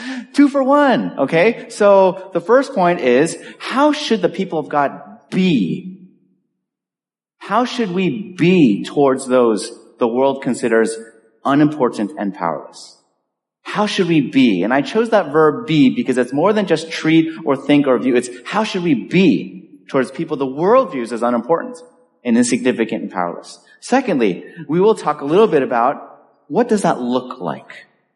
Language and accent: English; Los Angeles, California, United States; I grew up in Los Angeles